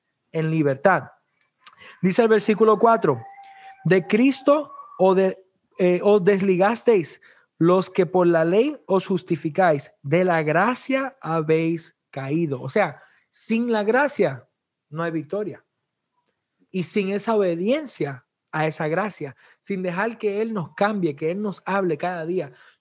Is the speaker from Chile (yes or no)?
no; Puerto Rico; Si ya yo soy cristiano, ya yo no soy puertorriqueño, yo soy de Cristo. Aunque soy puertorriqueño en mi nacionalidad